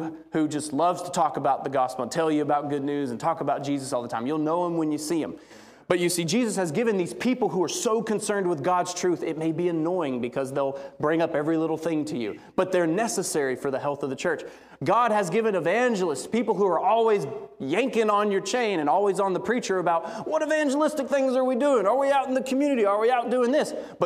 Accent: Alabama, United States; I grew up in Alabama, as everyone knows.

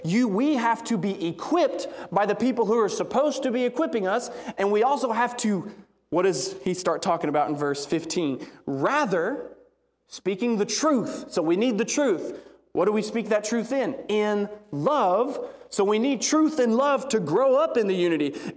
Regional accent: Alabama, United States; I grew up in Alabama, as everyone knows.

